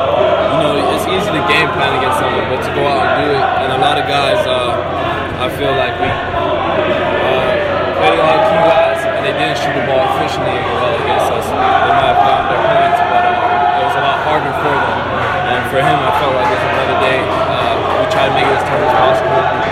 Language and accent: English; Canada; I am also Canadian